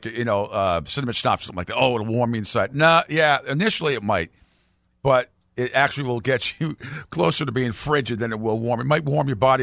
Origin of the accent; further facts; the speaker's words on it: Michigan, United States; 616, I grew up in Michigan.